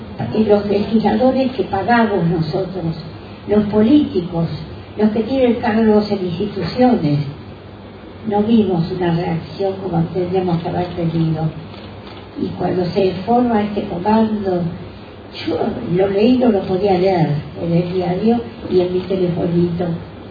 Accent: Argentina; me causó mucha vergüenza como argentina

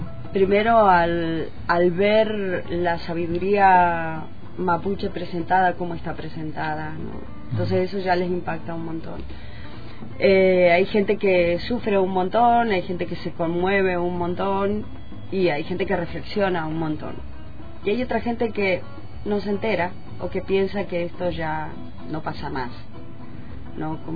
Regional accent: Mendoza, Argentina; bueno, vengo de Mendoza y en Mendoza está declarado pueblo no argentino

